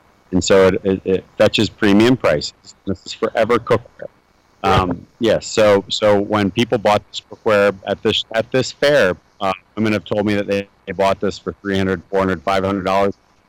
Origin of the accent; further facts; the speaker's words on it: Dayton, Ohio, United States; I grew up in Dayton, Ohio, and so I was in Ohio to visit my mom